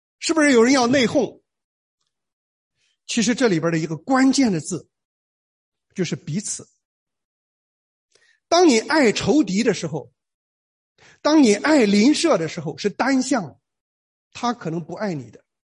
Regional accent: Shandong, China; 可是我们山东人有一句话叫老太太跳井

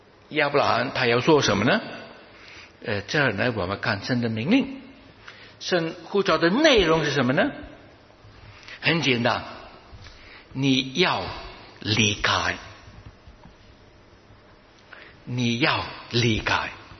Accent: China; 哇，对我们中国人来讲，这是一个大的挑战，是不是？我们好像做不到。怎么可以离开父母呢？

